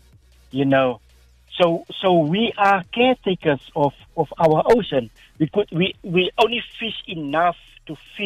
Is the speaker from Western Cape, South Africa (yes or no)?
yes; Lamberts Bay, Western Cape, South Africa; growing up in Lamberts Bay where I've been born in a fisher family, you know.